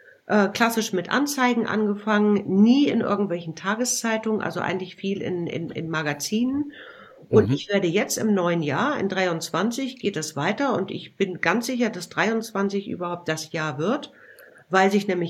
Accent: Hamburg, Germany; Hamburg ist natürlich meine Heimat

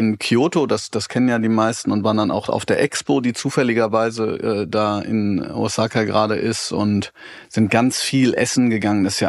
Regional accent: North Rhine-Westphalia, Germany; Wir kommen aus Nordrhein-Westfalen, das war halt um die Ecke.

